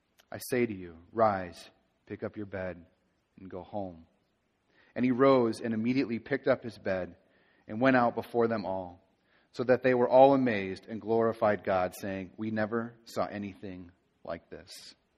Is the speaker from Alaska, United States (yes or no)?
no; Michigan, United States; also born or lived in Baltimore / Connecticut; now in Chicago, United States; I was born and raised in West Michigan and went to college and seminary there and spent the next 10 years out on the East Coast serving churches in Baltimore and then in Connecticut.